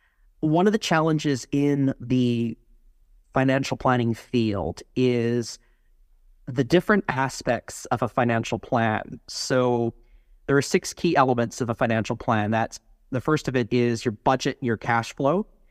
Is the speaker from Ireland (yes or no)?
no; British Columbia, Canada; I ran for parliament in my hometown back in Canada as well, too. There, didn't get very far. I ran in north central BC.